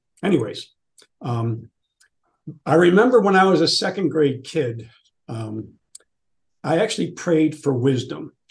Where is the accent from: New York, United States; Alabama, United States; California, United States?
New York, United States; Rochester; born there; So first, I was born in 1953 in Rochester, New York, second of seven kids.